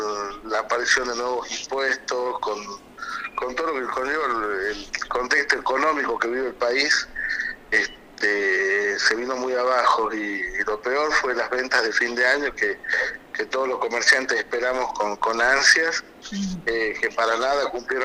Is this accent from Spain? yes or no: no; Argentina; Soy argentino y sobre todo defiendo a los comerciantes.